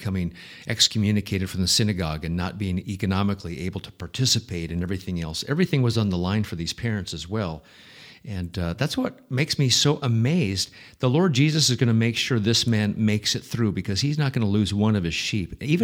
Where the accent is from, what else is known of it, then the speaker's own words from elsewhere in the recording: Nebraska, United States; Well, it's interesting growing up in Nebraska, if you're leading in, you want me to lead into that.